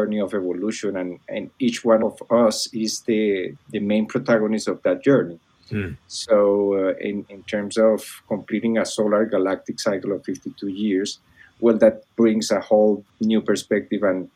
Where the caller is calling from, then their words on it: Bogota, Bogotá, Colombia; I'm calling from Bogota, Colombia. I came back to my home country, my homeland